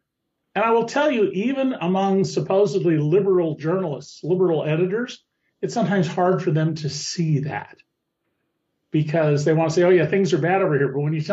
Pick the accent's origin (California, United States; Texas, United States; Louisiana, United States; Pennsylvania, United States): California, United States; Santa Cruz; Well, when I was a boy growing up in Santa Cruz, California, my father, who had grown up in New Orleans, sent me there in the summer of 63